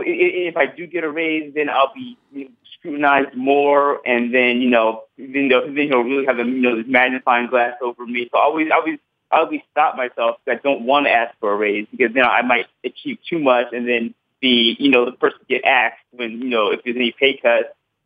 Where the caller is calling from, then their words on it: Lawrenceville, New Jersey, United States; I'm calling from New Jersey, Lawrenceville, New Jersey.